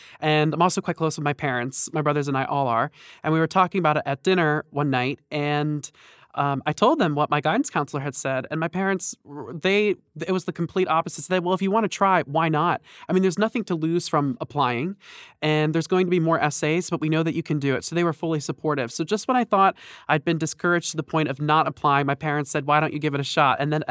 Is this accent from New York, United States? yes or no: no; New Jersey, United States; Well, I'm from New Jersey, so I was mostly looking for schools that were going to be in the area, closer to my two brothers and my parents.